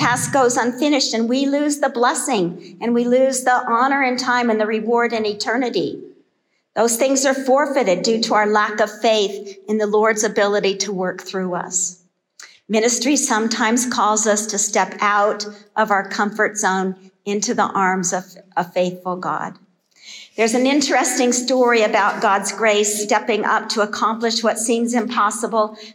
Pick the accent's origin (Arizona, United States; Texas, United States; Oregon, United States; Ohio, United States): Arizona, United States; Phoenix; now in Arkansas, United States; I'm a native Arizona born and raised in Phoenix. My parents retired in Cottonwood.